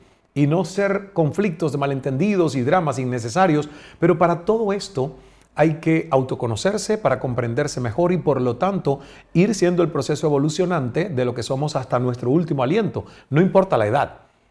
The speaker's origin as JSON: {"language": "Spanish", "country": "Cuba", "said": "Yo no puedo mantener toda mi vida mi cerebro de cubano."}